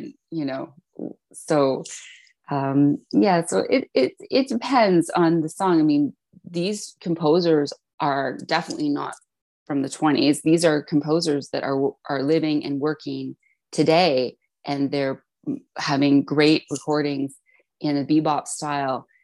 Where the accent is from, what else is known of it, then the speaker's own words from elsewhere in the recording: Kingston, Ontario, Canada; when I was growing up in Kingston, Ontario